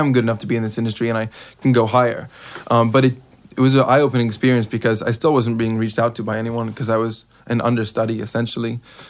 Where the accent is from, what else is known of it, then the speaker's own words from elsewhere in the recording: United Kingdom; accent: English; back years ago, my English accent was heavier.